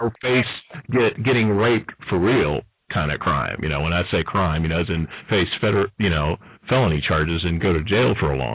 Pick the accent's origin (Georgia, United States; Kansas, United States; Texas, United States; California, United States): Texas, United States; You know, I'm also from Texas.